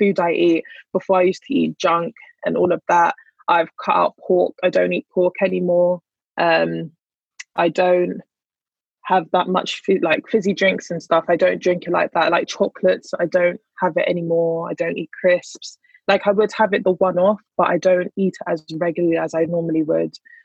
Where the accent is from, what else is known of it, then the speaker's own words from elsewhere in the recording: Nigeria; because I'm Nigerian. So a lot of our meals are plant-based.